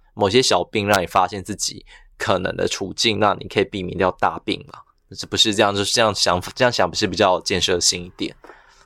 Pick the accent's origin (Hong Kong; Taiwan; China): Taiwan; Yunlin-Chiayi; 然后我们的家乡都在云嘉，就是很，我们都是云林嘉义的人，然后我们生活地点都很接近